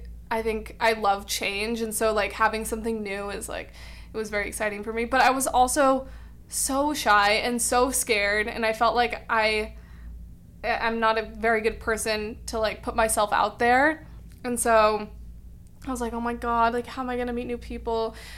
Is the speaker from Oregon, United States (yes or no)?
yes; Portland, Oregon, United States; Okay, so I grew up in Portland, and I really wanted to get, like, as far away from home as possible